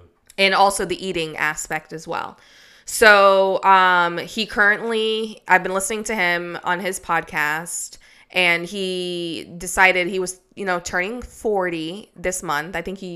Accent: Jamaica; I grew up on rice. I'm Jamaican and I'm Chinese, and rice is on both sides of my family

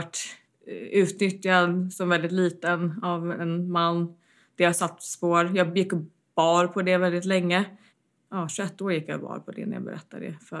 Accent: United States; moved away as an adult; now in Sweden; jag är född i Sverige. Jag har växt upp en stor del av mitt liv i USA. Men jag kom till Sverige 2013

